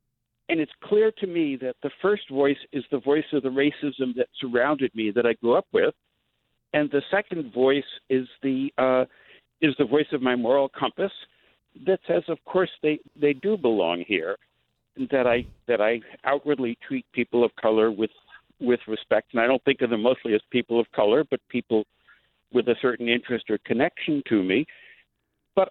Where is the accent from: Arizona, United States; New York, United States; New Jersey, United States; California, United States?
New York, United States; New York City; I grew up in New York City, but in an all-white housing project.